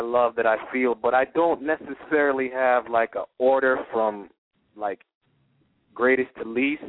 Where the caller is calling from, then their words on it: Ocala, Florida, United States; I'm calling from Ocala, Florida. That's between Tampa and Orlando.